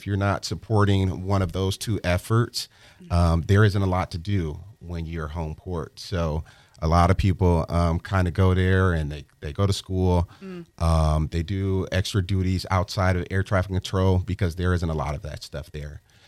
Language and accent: English; Detroit, Michigan, United States; I, like everyone else from back home, I am a very proud Detroiter, Detroit, Michigan, born and raised.